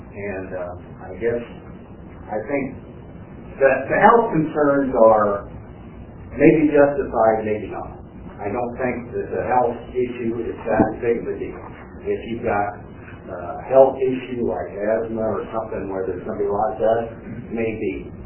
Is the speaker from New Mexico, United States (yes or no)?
no; Nashville, Tennessee, United States; from Nashville. I know my lot of people back there.